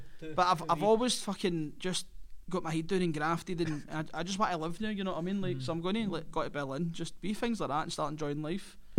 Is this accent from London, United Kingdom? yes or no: no; Glasgow, Scotland, United Kingdom; But the big one's the 2nd of November in Glasgow. Mm-hmm. If you're going to come and see me in my hometown, you know what I mean?